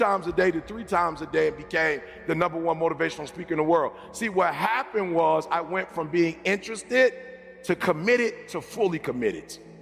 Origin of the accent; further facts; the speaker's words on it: Detroit, Michigan, United States; also born or lived in Chicago; I'm from Detroit, Chicago originally, but for the most part, I grew up in Detroit.